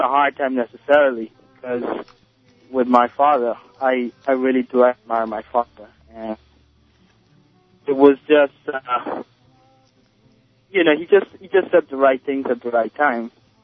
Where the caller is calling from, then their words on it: New Jersey, United States; Yes, this is … I'm calling from New Jersey.